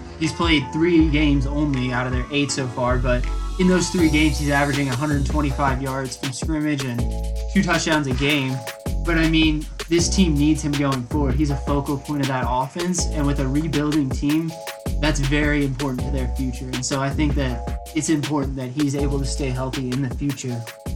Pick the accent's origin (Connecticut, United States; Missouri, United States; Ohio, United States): Missouri, United States; St. Louis; I'm from St. Louis, Missouri.